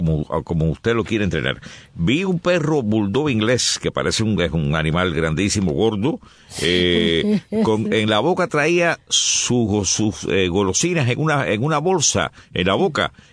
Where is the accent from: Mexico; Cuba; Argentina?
Cuba; San Juan de los Remedios, Villa Clara; San Juan de los Remedios, mi pueblo natal.